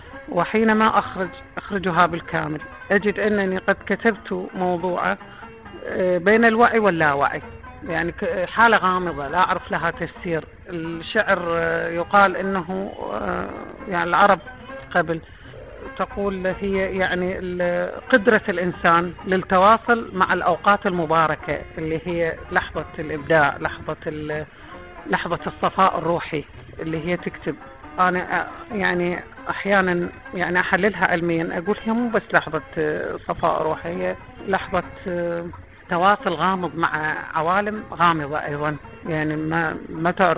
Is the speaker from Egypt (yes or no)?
no; Diwaniyah, Al-Qadisiyah Governorate, Iraq; نشأت في مدينة الديوانية إحدى مدن الفرات الأوسط، وكانت مكتبة الديوانية قريبة أيضا. نشأت في بيت عروبي، أبي شاعر من لغة أو شعر البدو